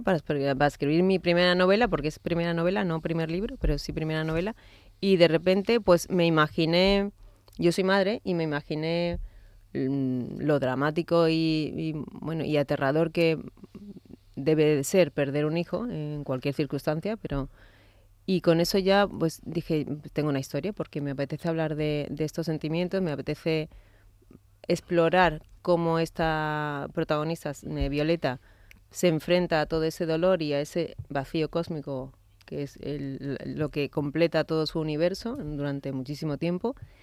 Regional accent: Seville, Andalusia, Spain; Mi madre era de Cáceres y sí, allí la Virgen de la Montaña es la patrona. Entonces yo soy de Sevilla

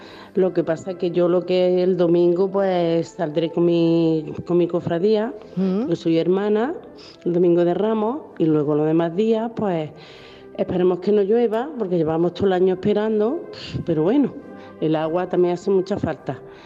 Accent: Córdoba, Andalusia, Spain; de Córdoba.

